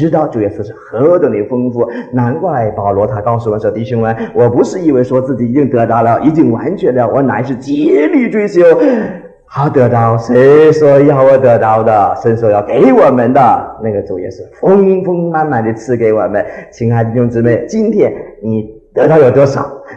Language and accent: Chinese; China; 因为他这个我们中国人稍微矮一点，是不是？